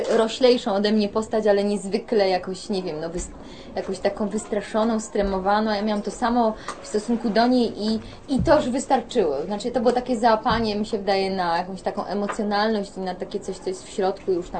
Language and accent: Polish; Silesian Voivodeship, Poland; jestem Ślązaczką